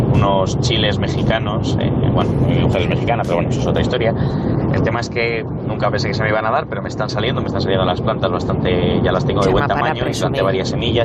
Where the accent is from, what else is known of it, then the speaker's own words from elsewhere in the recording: Valladolid, Castile and León, Spain; de Valladolid, asunto plantas.